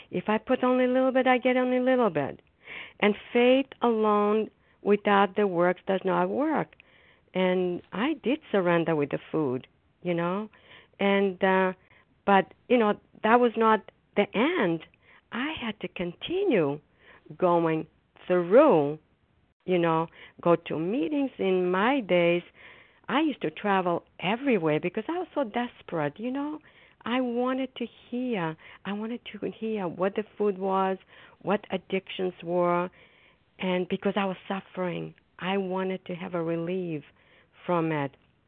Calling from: Foxborough, Massachusetts, United States; I'm a grateful recovering compulsive overeater, and I'm calling from Foxborough, Massachusetts.

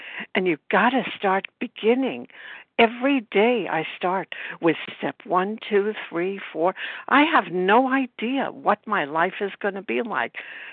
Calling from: Brooklyn, New York, United States; I'm from Brooklyn, New York.

